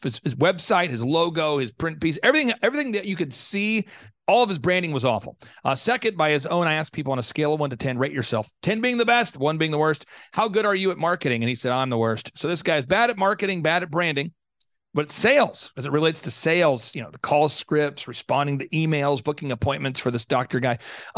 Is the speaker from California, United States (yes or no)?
no; Tulsa, Oklahoma, United States; Well, I was born in Tulsa, Oklahoma. I grew up very poor.